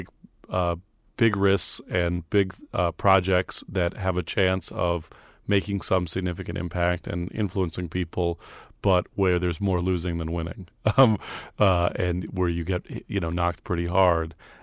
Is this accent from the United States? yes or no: yes; San Francisco, California, United States; I grew up in San Francisco during the comedy boom of the 80s